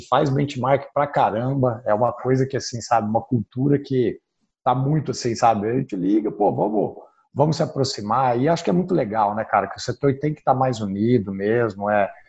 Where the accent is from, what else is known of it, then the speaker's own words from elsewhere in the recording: Ribeirão Preto, São Paulo, Brazil; eu sou aqui do interior, eu sou natural mesmo de Ribeirão, e eu estudei em São Carlos, na USP